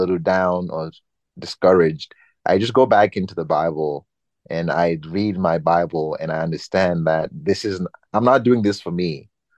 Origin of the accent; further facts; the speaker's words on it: Nyanga, Manicaland, Zimbabwe; I was born and raised in Nyanga. So it's in the eastern part of Zim. And I was born a preacher's kid.